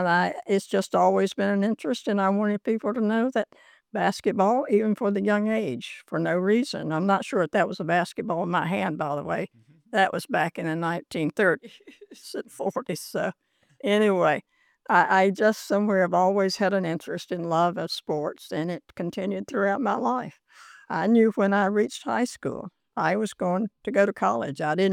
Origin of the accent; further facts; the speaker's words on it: High Point, North Carolina, United States; growing up in the city of High Point was a beautiful childhood for me. You have a close community.